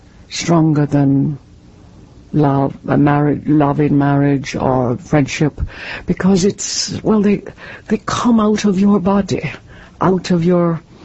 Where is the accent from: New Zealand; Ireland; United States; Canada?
Ireland; where I grew up and in Ireland, it was, and still is to a great extent, as recent history has proven, it was a very narrow and religious and claustrophobic society.